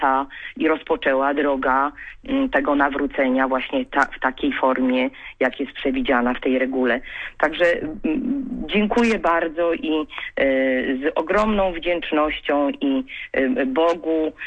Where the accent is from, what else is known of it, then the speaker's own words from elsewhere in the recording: Grudziądz, Kuyavian-Pomeranian Voivodeship, Poland; also born or lived in Gdańsk; now in Warsaw, Poland; z Warszawy, ale jestem Grudziądzanką. Urodziłam się w latach 60. w Grudziądzu.